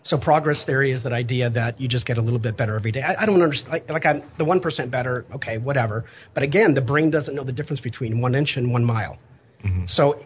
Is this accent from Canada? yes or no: yes; Canada; It, like, I'm Canadian, right? So it's like I'm used to, like, really cold.